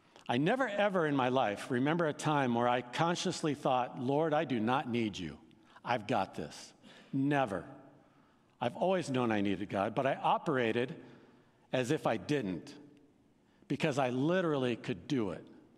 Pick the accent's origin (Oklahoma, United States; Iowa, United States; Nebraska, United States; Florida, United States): Iowa, United States; Boone; This group, the Lowell Lundstrom Crusade, came to my hometown, Boone, Iowa, to the high school.